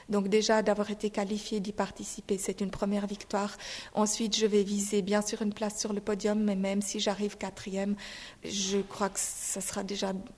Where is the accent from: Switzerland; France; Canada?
Switzerland; malgré que j'ai grandi en Suisse, malgré donc 31 ans, plus donc toute mon enfance et ma scolarité faite en Suisse.